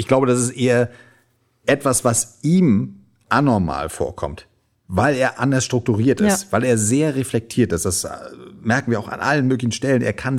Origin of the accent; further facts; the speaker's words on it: Germany; ich bin in der DDR zur Schule gegangen